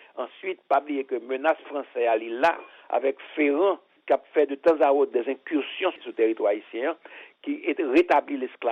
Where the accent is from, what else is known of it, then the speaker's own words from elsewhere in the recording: Haiti; nous mettons à genoux pour nous frapper l'estomac nous, en tant qu'haïtien